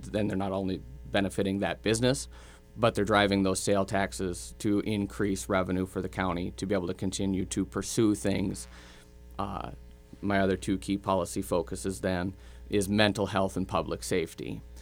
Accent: Twin Valley, Minnesota, United States; so I was born and raised in Twin Valley, Minnesota. … they still live in Twin Valley.

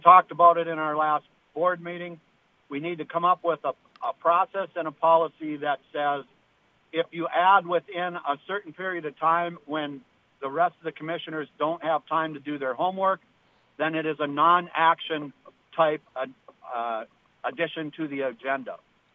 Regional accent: International Falls, Minnesota, United States; now in Bemidji, United States; I grew up in International Falls, graduated high school in 1977, spent a little time running through the state, went to NDSU for college for architecture, and circled back around back to Bemidji in 89.

